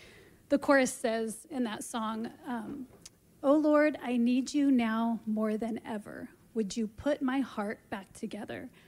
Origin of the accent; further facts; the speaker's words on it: Oregon, United States; also born or lived in California; I was born in Southern California. I am number 2 to 4 siblings, and we lived in California for 2 years before my family decided to move up to Southern Oregon.